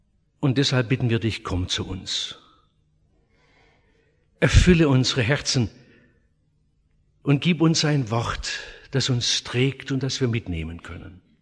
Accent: Oberndorf am Neckar, Baden-Württemberg, Germany; von meiner Heimatstadt Oberndorf am Neckar

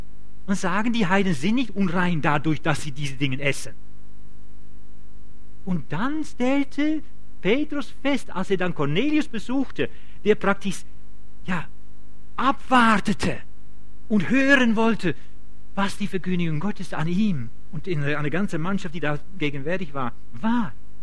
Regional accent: Netherlands; German is a second language; Also ich bin Holländer, ich komme

